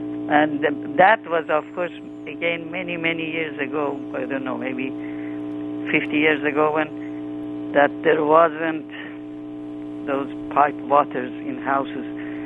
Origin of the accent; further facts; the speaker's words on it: Iran; English is a second language; I'm from Iran.